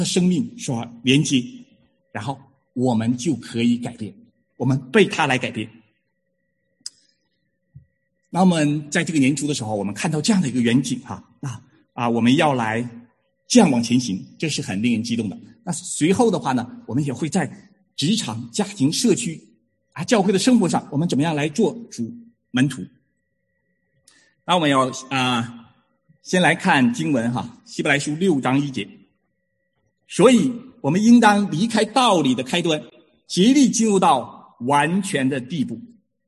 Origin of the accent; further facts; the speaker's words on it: Heilongjiang, China; now in United States; 我是东北人，我小时候在黑龙江长大，所以我那时候我知道是寒冷是什么样的啊。